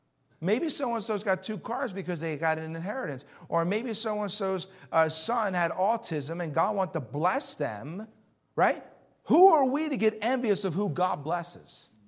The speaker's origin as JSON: {"language": "English", "town": "Philadelphia", "region": "Pennsylvania", "country": "United States", "tie": "born or raised there", "said": "I grew up in Philadelphia. Like I said, I'm not the smartest guy in the world, but I do know street smarts."}